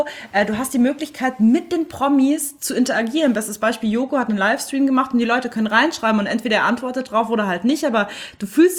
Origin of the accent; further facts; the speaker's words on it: Bavaria, Germany; Das war bei uns in Bayern beispielsweise so die Vorplattform, um mit deinen Leuten halt zu kommunizieren.